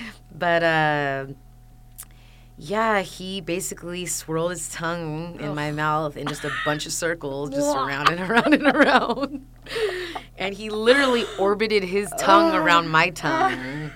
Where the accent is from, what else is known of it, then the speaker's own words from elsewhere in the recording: Orange, California, United States; born there; Well, I was born in Orange.